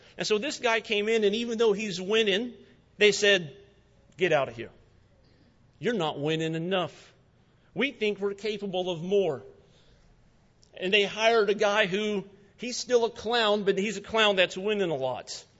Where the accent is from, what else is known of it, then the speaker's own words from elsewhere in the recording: South Carolina, United States; Growing up in the state of South Carolina and being a Gamecock fan